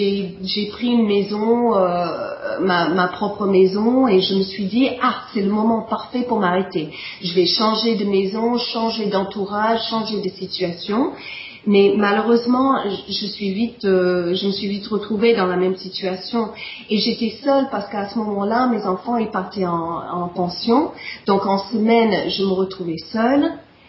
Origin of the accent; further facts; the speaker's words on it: United States; French is a second language; now in France; j'avais toujours eu envie de vivre en France, je suis des États-Unis.